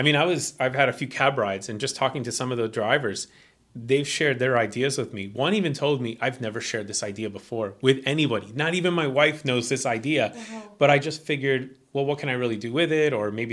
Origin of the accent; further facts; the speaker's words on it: East Coast, United States; also born or lived in St. Louis, United States; I spent time living in the Midwest of the United States. I grew up on the East Coast, but I spent 7 years in St. Louis.